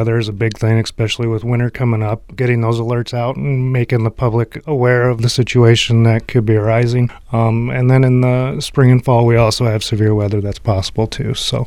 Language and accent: English; Iowa, United States; Yeah, I was born and raised in the Hampton-Dumont community. Graduated the Hampton-Dumont High School in 2002. Shortly after that, my wife, current wife, and I moved to Waterloo